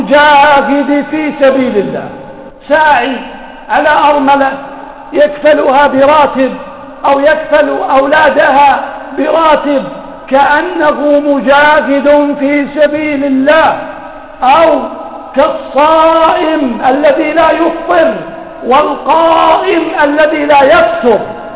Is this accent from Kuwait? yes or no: yes; Kuwait; مما اشتهرت به بلدنا الكويت